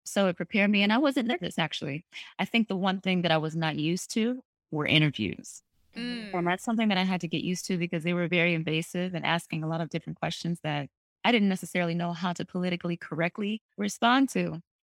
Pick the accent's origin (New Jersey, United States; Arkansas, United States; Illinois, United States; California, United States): New Jersey, United States; I'm a girl from Jersey